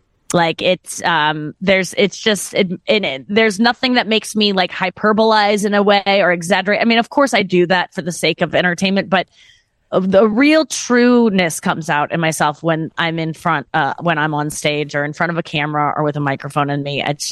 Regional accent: St. Louis, Missouri, United States; especially in the Midwest, I'm from St. Louis

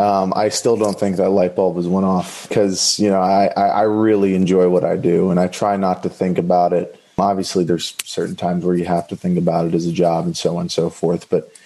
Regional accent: Pennsylvania, United States; I'm from Northeast Pennsylvania, grew up very blue collar, and I'm extremely thankful for that.

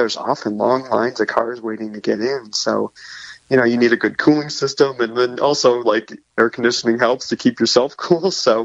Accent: Cleveland, Ohio, United States; I grew up in Cleveland, so I'm very well familiar

